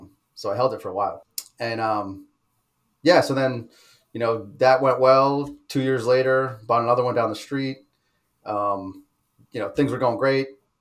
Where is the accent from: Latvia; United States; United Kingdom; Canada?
United States; Boston, Massachusetts; I graduated with a degree in mechanical engineering, came up to Boston. I'm from the Boston area and started a job for a defense contractor.